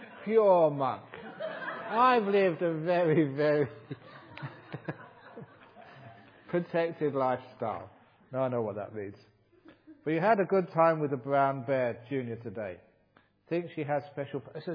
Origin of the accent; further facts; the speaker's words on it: England, United Kingdom; now in United States; I come from England